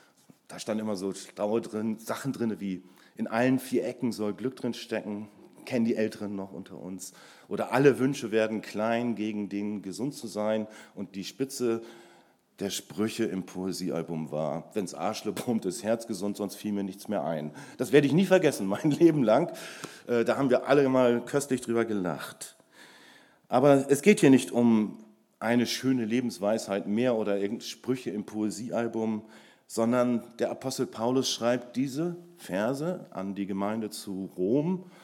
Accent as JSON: {"language": "German", "region": "Lower Saxony", "country": "Germany", "said": "Ich stelle mich kurz vor. Ich komme aus der Lüneburger Heide."}